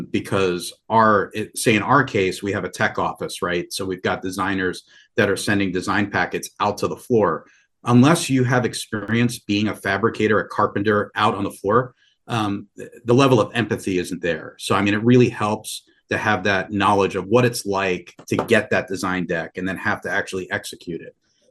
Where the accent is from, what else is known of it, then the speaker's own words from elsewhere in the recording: Long Island, New York, United States; Yeah, I grew up on Long Island, New York, about 20 miles east of New York City or Manhattan, and right on the border of Nassau and Queens.